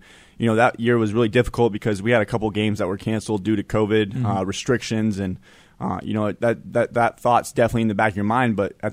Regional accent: Denver, Colorado, United States; I'm from Denver. And so at the time, I was a really big Broncos fan.

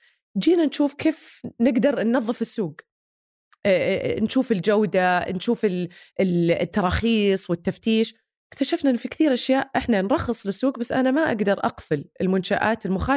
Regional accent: Saudi Arabia; كلنا كسعوديين

